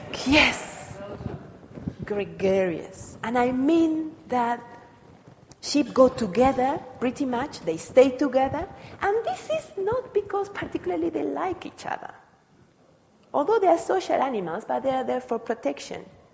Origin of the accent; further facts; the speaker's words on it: Argentina; English is a second language; I come from Argentina, everything about football, not too much about tennis.